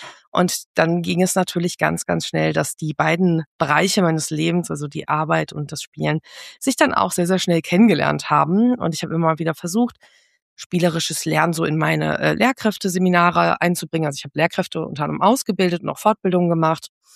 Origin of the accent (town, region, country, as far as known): Essen, North Rhine-Westphalia, Germany; born there